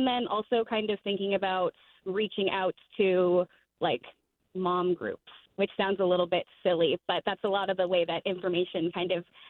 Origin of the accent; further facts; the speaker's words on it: Wells, Maine, United States; I'm from Wells. … So if you know anything about York County, we're very, very dense in that area. We've been in Maine pretty much since the Mayflower. And so I'm from the area, have lots of family here.